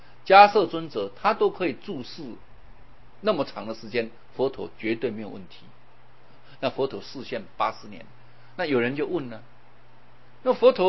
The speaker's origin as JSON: {"language": "Chinese", "country": "Taiwan", "said": "我们台湾有这个捡骨的习惯，因为很多我们的祖先呢都是从大陆移民而来的"}